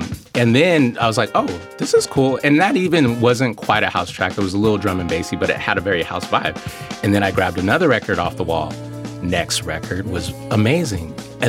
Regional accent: Sacramento, California, United States; My dad was very church, I grew up in Sacramento, and so the family's California

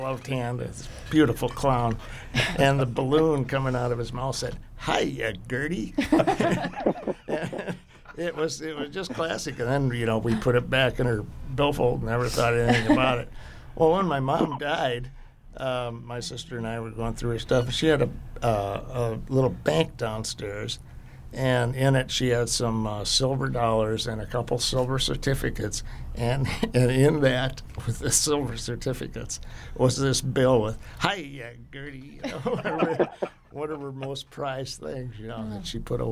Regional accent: Dell Rapids, South Dakota, United States; It goes back to I was originally from Del Rapids, and my mom lived up there.

